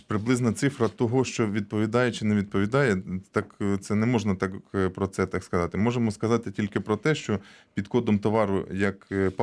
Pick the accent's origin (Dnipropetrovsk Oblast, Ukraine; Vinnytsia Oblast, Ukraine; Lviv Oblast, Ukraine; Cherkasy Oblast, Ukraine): Cherkasy Oblast, Ukraine; Я родом з Черкащини